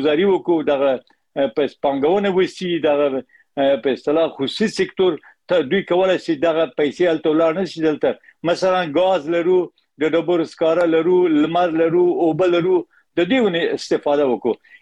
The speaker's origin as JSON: {"language": "Pashto", "region": "Herat", "country": "Afghanistan", "tie": "born there", "said": "په هرات کې پیدا شوم"}